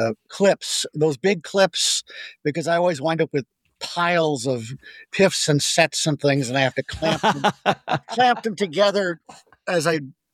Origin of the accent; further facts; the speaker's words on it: New York, United States; now in Buffalo, United States; I grew up on Long Island, which, and if you've flown in and out of JFK Airport, International Airport, John F. Kennedy, stone's throw from there, just inside Nassau County, the south shore of Long Island.